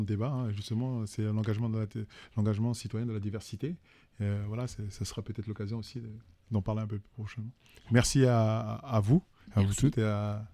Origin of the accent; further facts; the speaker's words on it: Republic of the Congo; Moi, je suis originaire de Congo-Brazzaville